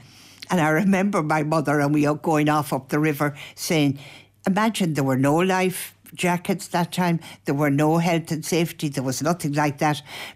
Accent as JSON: {"language": "English", "town": "Athlone", "region": "Leinster", "country": "Ireland", "tie": "born there", "said": "Yeah, and therefore I was born in Athlone."}